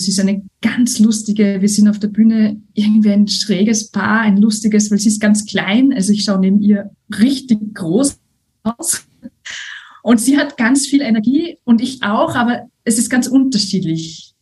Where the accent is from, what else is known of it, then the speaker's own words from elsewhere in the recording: Styria, Austria; accent: Styrian; Meine Muttersprache ist Deutsch, aber auch das Steirische.